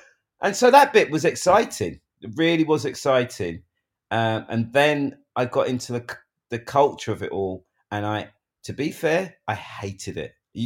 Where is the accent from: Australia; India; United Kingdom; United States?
United Kingdom; England; Because I didn't have one relative growing up in England. No aunties, no uncles, no cousins.